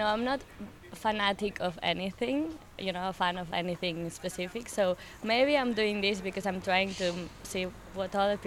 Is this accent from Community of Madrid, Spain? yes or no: no; Barcelona, Catalonia, Spain; we are from Barcelona, I'm Catalan.